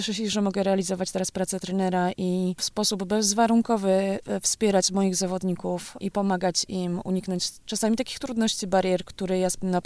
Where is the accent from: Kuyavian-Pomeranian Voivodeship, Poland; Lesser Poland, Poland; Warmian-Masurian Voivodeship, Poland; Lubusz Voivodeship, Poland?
Lesser Poland, Poland; Tarnów; Sama pochodzę z Tarnowa